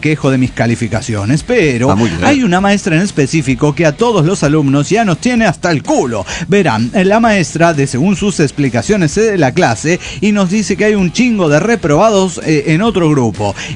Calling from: Chalco, State of Mexico, Mexico; de Chalco, México.

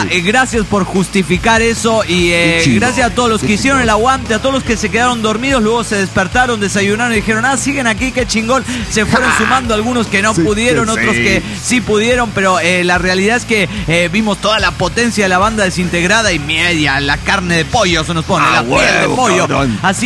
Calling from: New York, United States; de New York.

